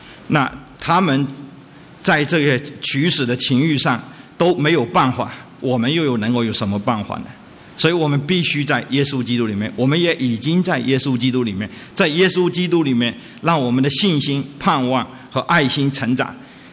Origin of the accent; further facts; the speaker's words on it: China; now in United States; 那我们从大陆来的人自表谦卑的话